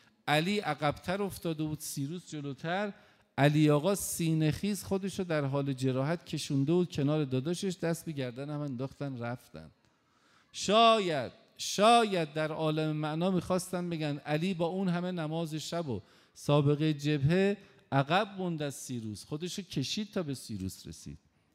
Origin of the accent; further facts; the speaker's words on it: Tehran, Tehran Province, Iran; در شهر خودم تهران، تو محلمون یه جوونی بود